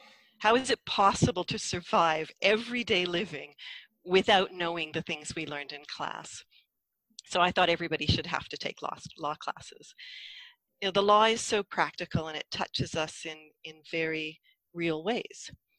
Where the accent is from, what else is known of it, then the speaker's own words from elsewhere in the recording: Vancouver, British Columbia, Canada; Well, having been born and bred in Vancouver, I also had friends who were attending UBC Law